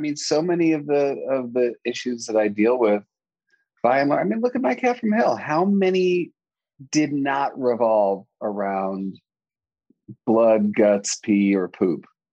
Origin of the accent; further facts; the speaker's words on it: New York, United States; I'm a New Yorker and I will find you a litter of kittens.